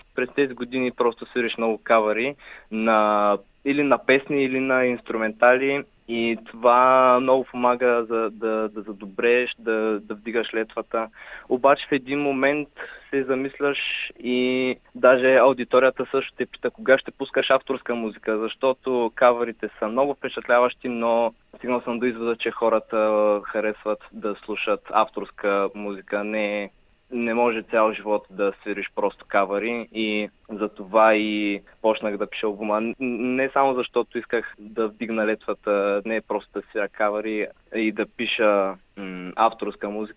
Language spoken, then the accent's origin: Bulgarian; Svishtov, Veliko Tarnovo Province, Bulgaria; от Свищов съм, на скоро време ще правя 20 годишна възраст